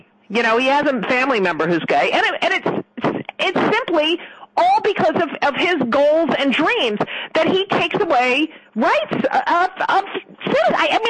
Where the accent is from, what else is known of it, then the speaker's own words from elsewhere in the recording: New Jersey, United States; now in New York, United States; I grew up in New Jersey, and my family settled in New Jersey when they came here. I'm a Jersey girl. I live in New York.